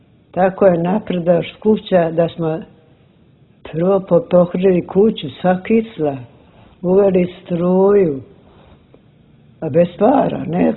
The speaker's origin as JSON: {"language": "Serbian", "country": "Bosnia & Herzegovina", "moved": "yes", "said": "Ja kažem, proto, ja ne sam došao iz Bosne da se udam, mogao sam s tebu dat. A ja odavde neću žive."}